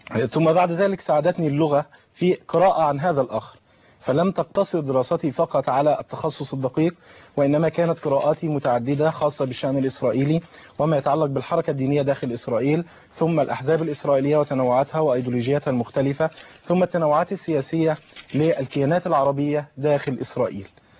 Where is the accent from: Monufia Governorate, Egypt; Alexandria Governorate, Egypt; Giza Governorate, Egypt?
Monufia Governorate, Egypt; أنا من المنوفية طبعا، وأشرف بانتمائي لكلية الأداب جامعة المنوفية، ومن أهل المنوفية.